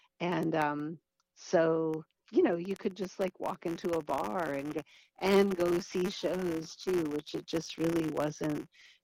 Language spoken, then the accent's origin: English; Pittsburgh, Pennsylvania, United States; moved away as an adult; And coming of age, growing up in Pittsburgh, and then going to New York City in 1976 to go to art school.